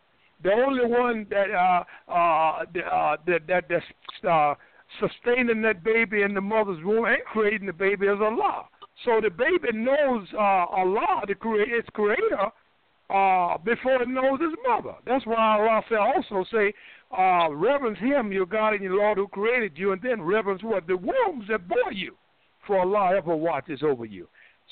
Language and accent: English; United States; those of us born here in America, African Americans, I'm talking about in particular, we was raised here in America as slaves